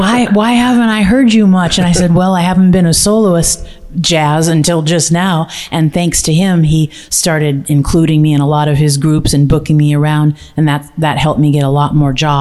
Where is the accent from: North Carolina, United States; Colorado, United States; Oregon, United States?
Oregon, United States; Salem; Oh, I'm originally from Salem, Oregon.